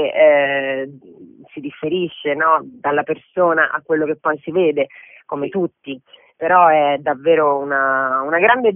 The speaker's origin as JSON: {"language": "Italian", "town": "Palermo", "region": "Sicily", "country": "Italy", "tie": "born or raised there", "moved": "as an adult", "said": "sono palermitano, ho vissuto lì fino ai 25 anni, per cui tutte le esperienze fondamentalmente di formazione le ho iniziate lì."}